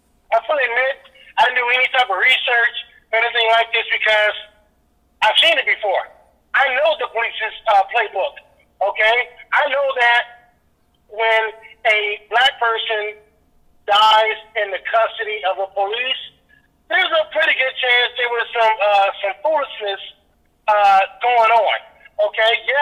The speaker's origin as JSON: {"language": "English", "country": "United States", "said": "That's my roots became in Africa, but I'm an American."}